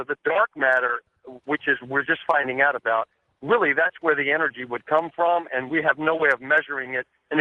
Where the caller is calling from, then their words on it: Richmond, Virginia, United States; I'm calling from Richmond, Virginia.